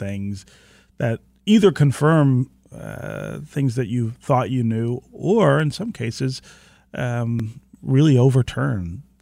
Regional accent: Alabama, United States; I grew up in Alabama and remember a whole lot of talk about Northern, quote, carpetbaggers coming down south

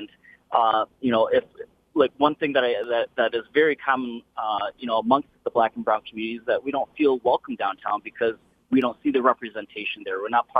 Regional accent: Flint, Michigan, United States; I'm from Flint, Michigan, and Flint, Detroit have, always had a certain kind of kinship with each other.

